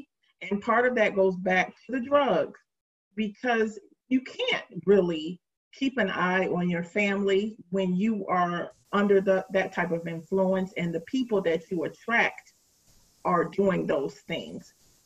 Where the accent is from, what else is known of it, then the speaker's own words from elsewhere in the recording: Detroit, Michigan, United States; some of the circumstances that I experienced as a child growing up in Detroit were common.